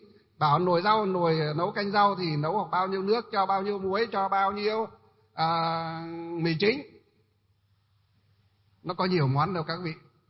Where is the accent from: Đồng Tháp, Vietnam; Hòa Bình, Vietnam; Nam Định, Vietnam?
Hòa Bình, Vietnam; Quê chúng tôi là quê ở Hòa Bình đấy, gọi là quê Hòa Bình, tỉnh Hòa Bình, là có cái thủy điện đó, một trong những thủy điện đầu tiên ở nước Việt Nam chúng ta.